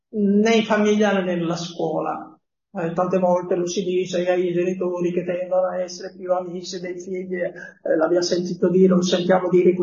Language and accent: Italian; Lombardy, Italy; also born or lived in Piedmont; Io vengo dalla Lombardia e poi ho vissuto in Piemonte